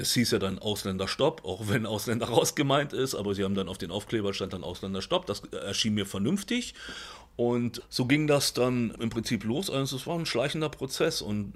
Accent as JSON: {"language": "German", "region": "Berlin", "country": "Germany", "tie": "born there", "said": "Ich bin in Berlin geboren und bin auch mit vielen ausländischen, meist türkischen Mitschülern zur Schule gegangen."}